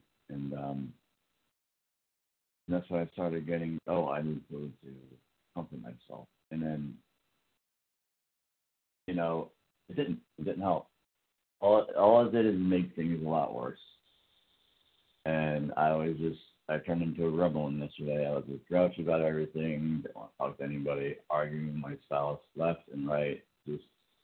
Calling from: Florida, United States; from Florida.

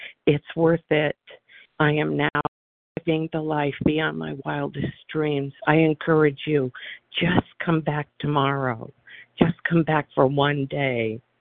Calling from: California, United States; I am in Southern California.

